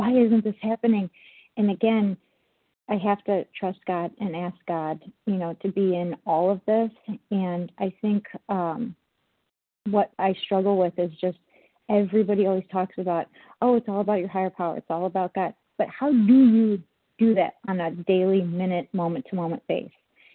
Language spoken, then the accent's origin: English; Chicago, Illinois, United States; I'm from Chicago